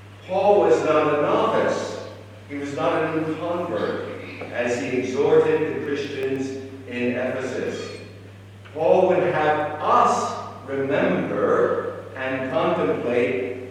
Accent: United States; Though I'm an American and you're South Africans, the fact is you are believers.

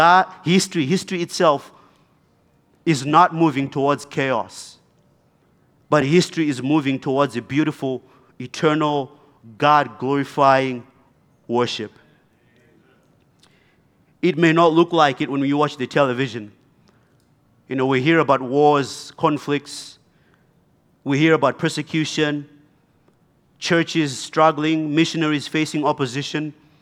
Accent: Zimbabwe; born there; I was born in Zimbabwe. My people group is the Shona people group.

